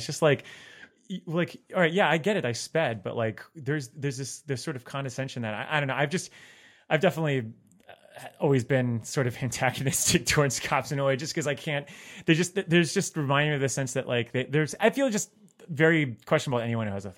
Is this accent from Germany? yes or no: no; Florida, United States; I mean, I'm from South Florida and I would have to do the drives around like, you know, Tallahassee.